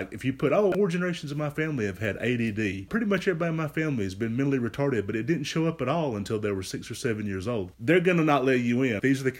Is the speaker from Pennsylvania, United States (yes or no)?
no; Alabama, United States; Now, the county that I grew up in Alabama, there was one school.